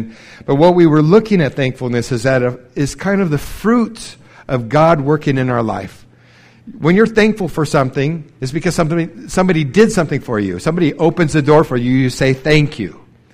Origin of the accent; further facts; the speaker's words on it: Riverside, California, United States; now in Idaho, United States; As Steve was saying, I was born in California. That's why I said I'm not from Idaho. I live in Idaho. I'm from Riverside, California.